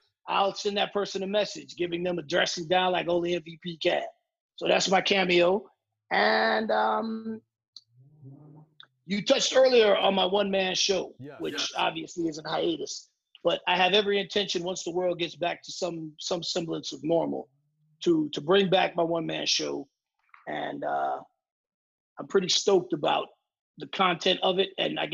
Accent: Miami, Florida, United States; I talk about my life growing up in Miami, doing time, why I went to prison

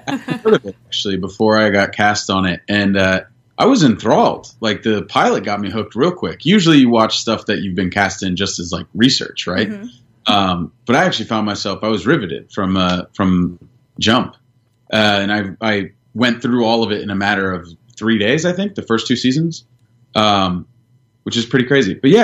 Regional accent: United States; I'm born and raised in America. But being a Latino guy, when someone says all-American, my own image doesn't jump to my mind.

